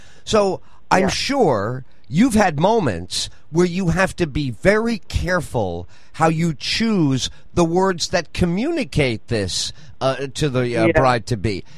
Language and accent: English; New York City, New York, United States; Because I grew up in New York City, so I used to go down the Garment District.